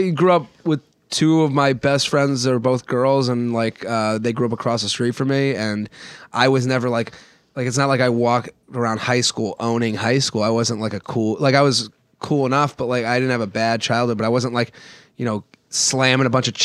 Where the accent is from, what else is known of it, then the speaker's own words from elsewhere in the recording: Boston, Massachusetts, United States; I went to school in Pennsylvania at Penn State, and I'm from Boston.